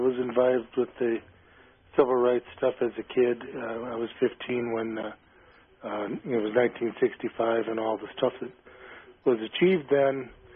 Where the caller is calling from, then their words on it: Lenexa, Kansas, United States; I'm calling from Lenexa, Kansas.